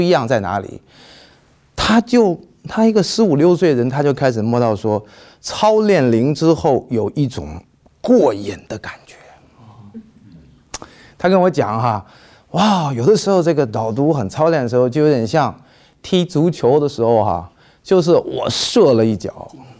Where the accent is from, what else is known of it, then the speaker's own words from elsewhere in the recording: China; now in Texas, United States; 反正我们中国人有的时候会太害怕小孩